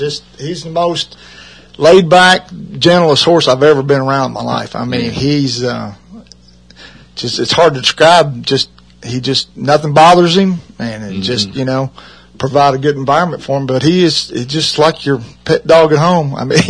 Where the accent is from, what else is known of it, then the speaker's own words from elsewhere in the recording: Georgetown, Kentucky, United States; Born and raised in Georgetown.